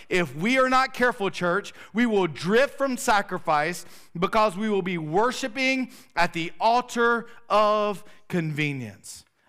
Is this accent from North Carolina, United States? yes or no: yes; Roanoke Rapids, North Carolina, United States; Growing up in Roanoke Rapids, there was one distinct thing about Roanoke Rapids.